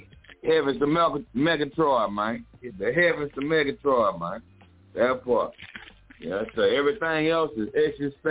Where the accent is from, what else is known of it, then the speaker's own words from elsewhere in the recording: the South, United States; I'm from the South, man. Chicken wings and hot sauce, man, all day, every day.